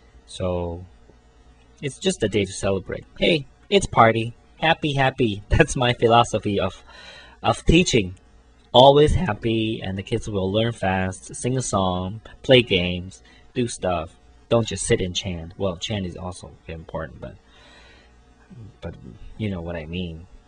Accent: Taiwan; English is a second language; I'm an English teacher here in Taiwan, and I'm in Taiwanese.

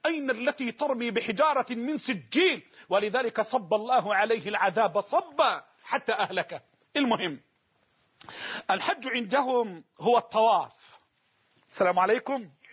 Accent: Egypt; هذا اهو بقى عندنا في مصر الهم ده.

